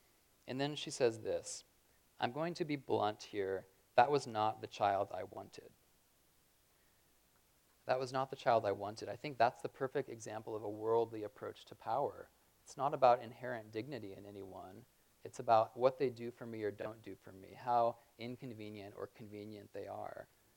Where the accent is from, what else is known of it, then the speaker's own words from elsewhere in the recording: United States; I'm a product of American culture. I'm an American male.